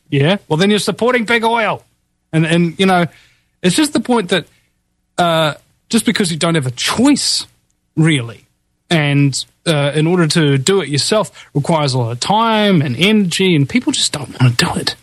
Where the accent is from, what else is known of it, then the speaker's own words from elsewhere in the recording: New Zealand; I'm the host from New Zealand.